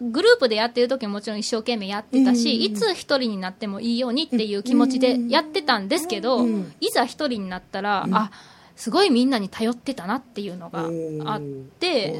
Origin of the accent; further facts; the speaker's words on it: Osaka, Japan; now in Tokyo, Japan; 東京に出てきてからなんか関西人やから面白いとか、うん、勝手にそういうレッテルを貼られたり、うん、で大阪のどこがどうなんとかすごい大阪のことを逆に離れてから知りましたね